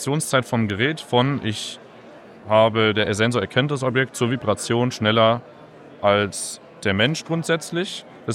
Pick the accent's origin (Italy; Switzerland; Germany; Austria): Germany; Baden-Württemberg; Wir kommen eigentlich aus dem Raum Stuttgart